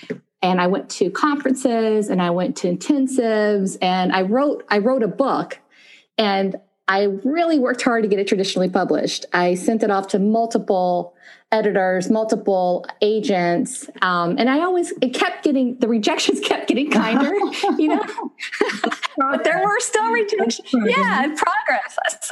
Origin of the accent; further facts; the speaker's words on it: Memphis, Tennessee, United States; also born or lived in Israel; I was born in Israel, but I grew up actually in Memphis, Tennessee.